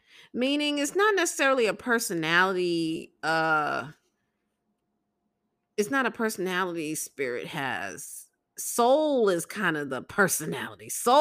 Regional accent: Brooklyn, New York, United States; Because I'm from Brooklyn.

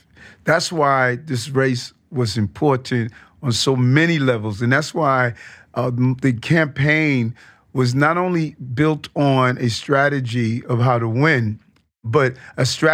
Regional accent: Queens, New York, United States; also born or lived in Brownsville; growing up in South Jamaica, Queens, you know, mom moving us there from Brownsville

